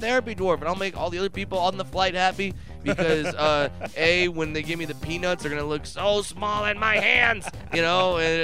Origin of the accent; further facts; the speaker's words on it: California, United States; And I'm from Southern California. I was not prepared for that.